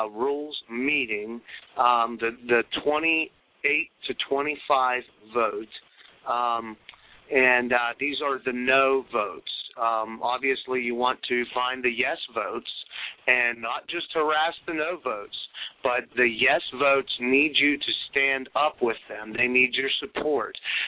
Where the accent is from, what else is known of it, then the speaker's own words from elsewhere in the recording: the South, United States; I'm from the South, so, that's why I say this.